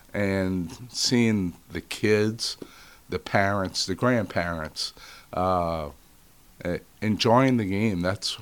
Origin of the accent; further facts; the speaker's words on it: New Orleans, Louisiana, United States; moved away as an adult; No, I born and raised in New Orleans.